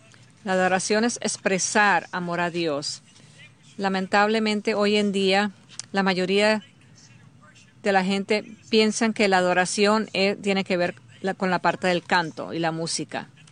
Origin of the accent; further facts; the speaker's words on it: Hattiesburg, Mississippi, United States; Cuando yo crecí, había un restaurante en Hattiesburg, donde yo crecí, que solamente estaba abierto 24 horas al día.